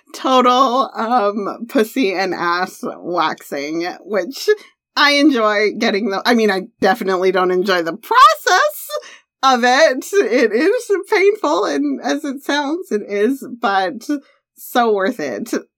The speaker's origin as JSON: {"language": "English", "country": "Canada", "said": "I love being Canadian, I love who I am, but I love being North American."}